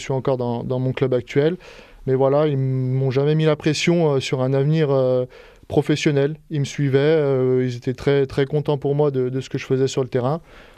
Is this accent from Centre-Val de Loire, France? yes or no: no; Bourg-en-Bresse, Auvergne-Rhône-Alpes, France; j'ai 29 ans, je suis natif de Bourg-en-Bresse.